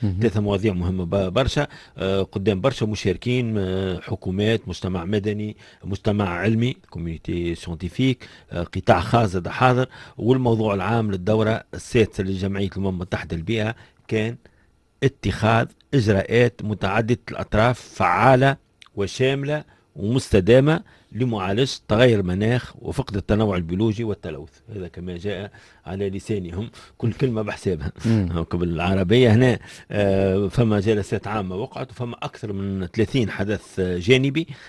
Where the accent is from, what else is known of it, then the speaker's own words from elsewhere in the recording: Tunisia; هذه حاجة معلومكم ما نعرفوش برشا في تونس